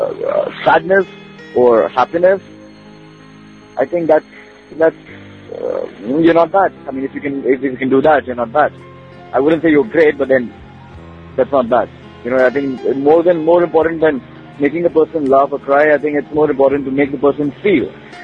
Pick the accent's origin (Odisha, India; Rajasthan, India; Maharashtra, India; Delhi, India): Maharashtra, India; Mumbai; I grew up in Bombay.